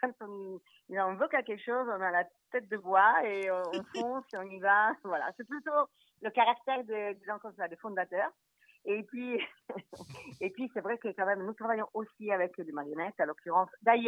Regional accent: Rome, Lazio, Italy; French is a second language; Eh bien, moi, je suis de Rome.

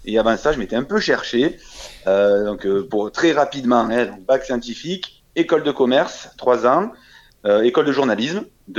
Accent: Marseille, Provence-Alpes-Côte d'Azur, France; je pense que vous l'avez vu, deviné à mon accent, je suis de Marseille, en France, dans le sud de la France.

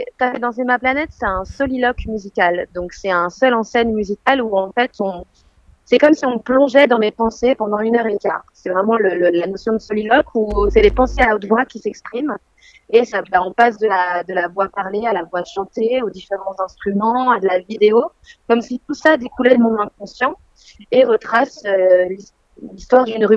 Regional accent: Belgium; now in Paris, France; je suis née, j'ai grandi en Belgique et je suis arrivée à Paris à 18 ans

